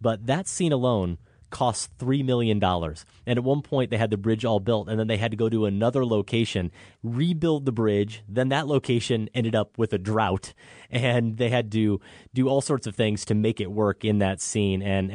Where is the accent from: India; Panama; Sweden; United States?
United States; Iowa; but I remember as a kid growing up in Iowa, we got WGN.